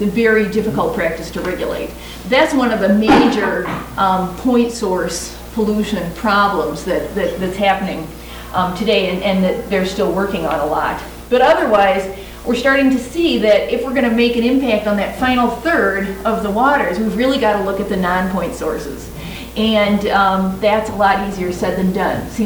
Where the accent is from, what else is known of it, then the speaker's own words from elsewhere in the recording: Midwest, United States; I'm from the Midwest, where this is really on the top of a lot of people's agendas